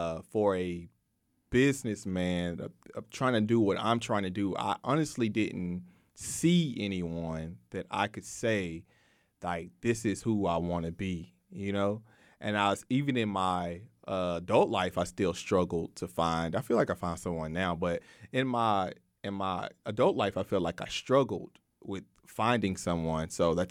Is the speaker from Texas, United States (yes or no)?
yes; Waco, Texas, United States; Well, actually, I grew up in North Waco. But to me, when you have family all over Waco, you feel like you know all parts of Waco. Waco is just one big city to me.